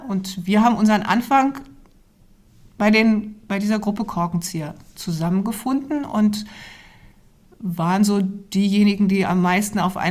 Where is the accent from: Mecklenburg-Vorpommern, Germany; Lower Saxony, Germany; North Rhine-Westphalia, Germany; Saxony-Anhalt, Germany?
Lower Saxony, Germany; Goslar; born there; Vor vielen Jahren bin ich in Goslar geboren, genau.